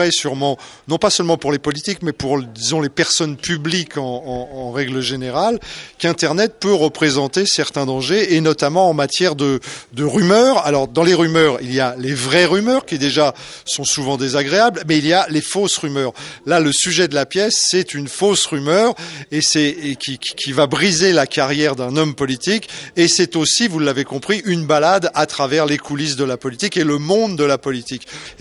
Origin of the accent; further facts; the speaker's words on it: Paris, Île-de-France, France; ce qui n'est pas le cas puisque je suis parisien